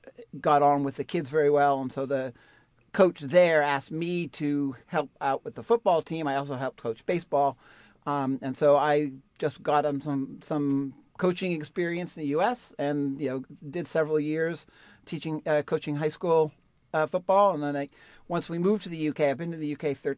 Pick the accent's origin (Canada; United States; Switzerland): United States; New England; I grew up in New England, and basically the sport of New Englanders is ice hockey.